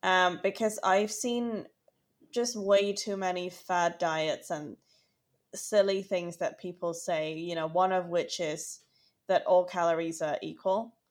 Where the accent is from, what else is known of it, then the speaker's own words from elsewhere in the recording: Hong Kong; growing up in Hong Kong, you really hardly see any obese people. Like, Hong Kong people are quite petite, I think, generally.